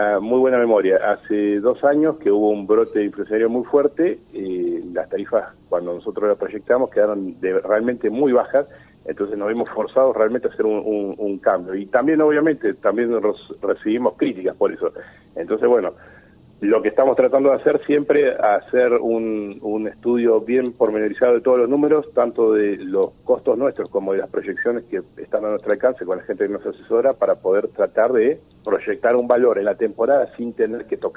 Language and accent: Spanish; Argentina; Como argentino todos deseamos que todo esto descienda y baje pronto y que se estabilice.